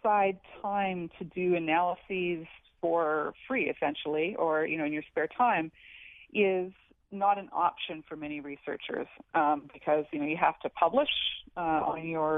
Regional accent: Canada; now in United States; I'm Canadian, I immigrated here 18 years ago

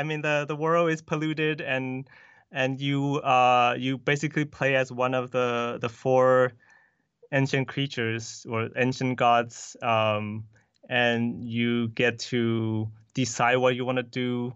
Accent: Taiwan; And I grew up in Taiwan, so I'm, you know, versed in the stories.

